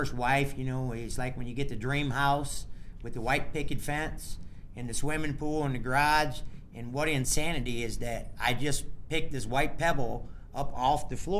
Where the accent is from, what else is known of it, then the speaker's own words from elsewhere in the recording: Rockford, Illinois, United States; and I'm actually from Rockford